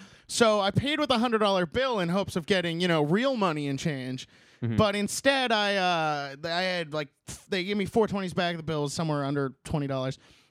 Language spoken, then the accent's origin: English; Buenos Aires, Argentina; I'm from Buenos Aires